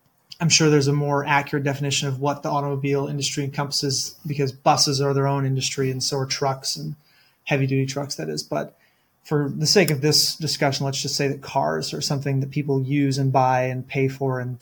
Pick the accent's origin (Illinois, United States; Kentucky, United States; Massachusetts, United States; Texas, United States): Illinois, United States; also born or lived in California / Colorado; I'm from Illinois originally, but I've been all over in California and Colorado since then.